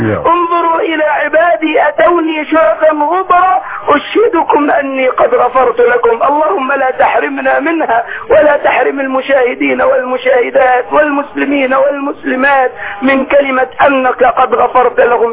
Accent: Egypt; أن يؤمن بلدنا مصر

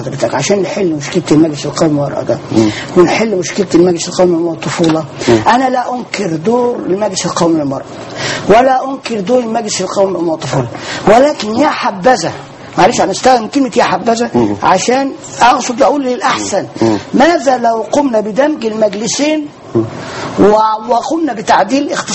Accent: Egypt; احنا كمصريين

